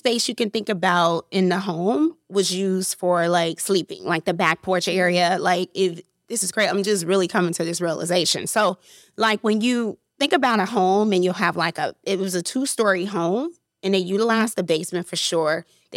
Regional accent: Chicago, Illinois, United States; So, I am from the south side of Chicago, Inglewood.

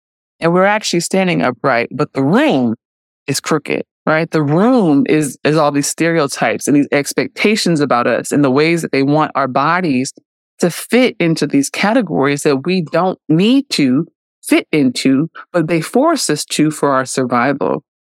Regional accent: Oakland, California, United States; I grew up in the blackest part of Oakland. You know, I grew up in East Oakland. I didn't grow up in the hills.

